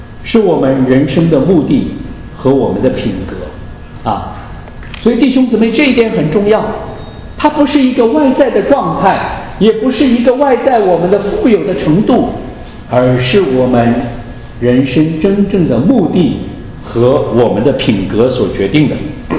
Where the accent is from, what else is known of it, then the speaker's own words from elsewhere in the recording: Qinghai, China; moved away as an adult; also born or lived in Northeast China / Japan; 我从小生活在这个偏远的青海啊，那是中国最落后的省份啊，我不会想到说，哎，我跑到东北去读大学